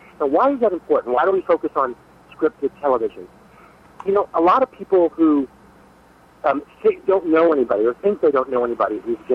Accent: Cuba; As I am Cuban, I am also American

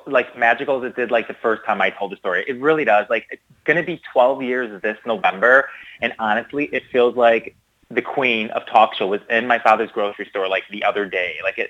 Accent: Chicago, Illinois, United States; because growing up in Chicago, I would go to the taping twice a year

